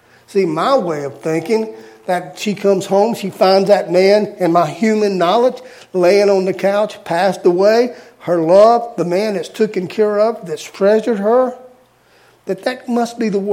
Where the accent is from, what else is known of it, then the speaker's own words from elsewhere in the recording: Louisiana, United States; now in Sandpoint, United States; I'm Bayou. I'm Cajun. I'm Bayou. That's what I am.